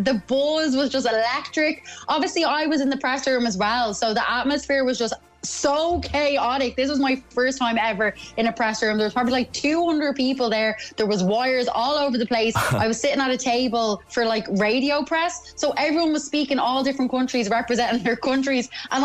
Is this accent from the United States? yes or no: no; Ireland; accent: Irish; a guy just picked up on my Irish accent